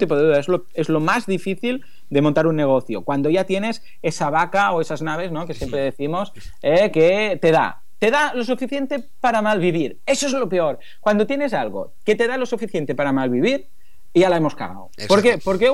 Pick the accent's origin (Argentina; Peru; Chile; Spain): Spain; Mataró, Catalonia; porque yo soy de Mataró